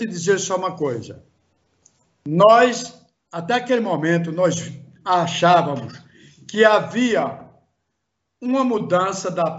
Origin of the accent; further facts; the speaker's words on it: Toritama, Pernambuco, Brazil; eu tinha a certeza e tenho a certeza que Toritama tem outros amigos também pleiteando